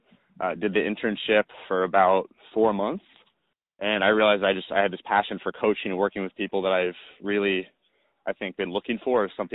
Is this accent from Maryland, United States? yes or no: yes; Maryland, United States; moved away as an adult; also born or lived in Indiana; About 24 years old right now. I grew up in Maryland, and when I was 18, I moved out to Indiana for school